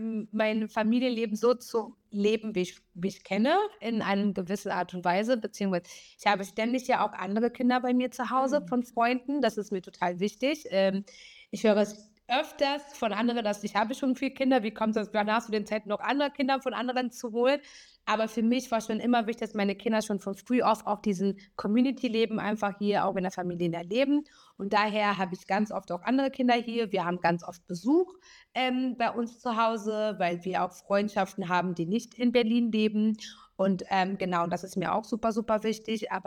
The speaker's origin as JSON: {"language": "German", "country": "Kenya", "said": "Also ich komme aus Kenia, ich bin in Kenia geboren"}